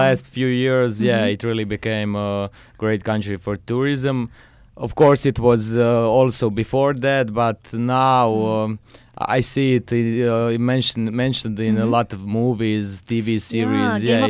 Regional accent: Zagreb, City of Zagreb, Croatia; I'm from Zagreb, yeah, the capital.

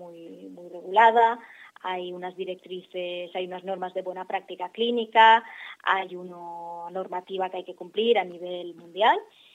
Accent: Alicante, Valencian Community, Spain; siendo alicantina y siendo española

